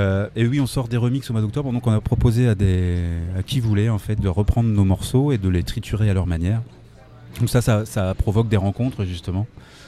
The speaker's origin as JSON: {"language": "French", "town": "Thoré-la-Rochette", "region": "Centre-Val de Loire", "country": "France", "said": "Nous, on est de Toré-la-Rochette, on est juste à côté."}